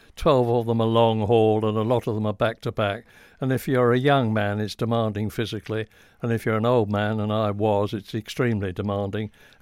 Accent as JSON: {"language": "English", "region": "England", "country": "United Kingdom", "said": "I'm British, I'm English, and I'm very, very proud of it."}